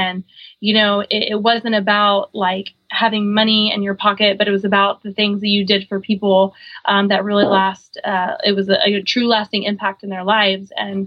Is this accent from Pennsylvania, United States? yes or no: no; Oklahoma, United States; So growing up, I grew up on a big horse ranch in the middle of Oklahoma. We baled hay in the middle of the summer.